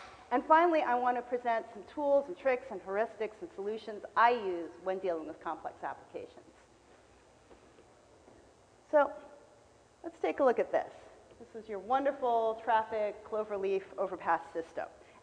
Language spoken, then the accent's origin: English; Santa Cruz, California, United States; I'm from Santa Cruz. I've tried.